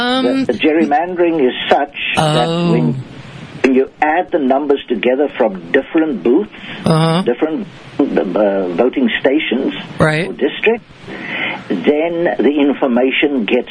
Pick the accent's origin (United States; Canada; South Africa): South Africa; first language Afrikaans; English is a second language; the Afrikaans language, which is a Dutch derivative, my mother tongue